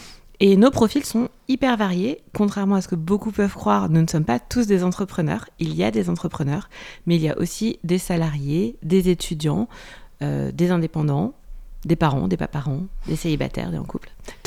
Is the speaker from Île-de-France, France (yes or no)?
yes; Paris, Île-de-France, France; now in Montpellier, France; moi, je ne viens pas du Canada, mais je viens de Paris. Et quand je suis arrivée à Montpellier, en fait, je ne connaissais personne et je n'avais pas d'amis à Montpellier.